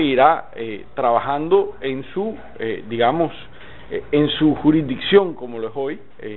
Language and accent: Spanish; Barranquilla, Atlántico, Colombia; a lo que nosotros nos importa y nos interesa como barranquilleros, como atlanticenses